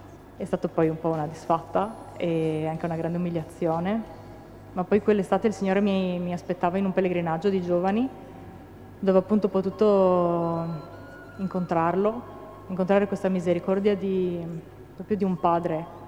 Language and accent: Italian; Trieste, Friuli-Venezia Giulia, Italy; ho 38 anni, sono triestina